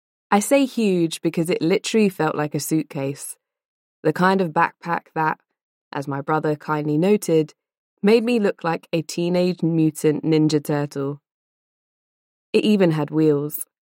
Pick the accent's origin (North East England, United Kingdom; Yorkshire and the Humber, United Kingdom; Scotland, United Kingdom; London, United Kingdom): London, United Kingdom; My family and I grew up in East London